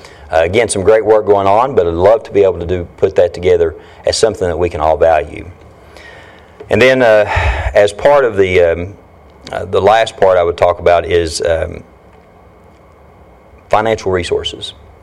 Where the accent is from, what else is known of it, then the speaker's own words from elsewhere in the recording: Kentucky, United States; I'm from Eastern Kentucky.